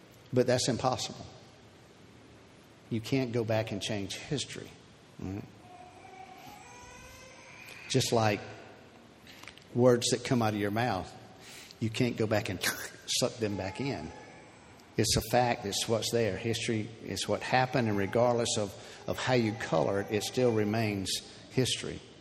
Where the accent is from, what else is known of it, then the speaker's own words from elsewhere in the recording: Wrens, Georgia, United States; There's a little Facebook group called Remembering Wrens, which is the town that I grew up in.